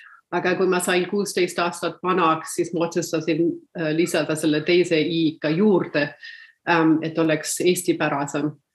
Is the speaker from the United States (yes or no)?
yes; Detroit, Michigan, United States; No, ma sündisin Detroitis, Michiganis, kasvasin seal Detroiti äärelinnas üles peres, kus räägiti täpselt samal ajal nii inglise kui eesti keelt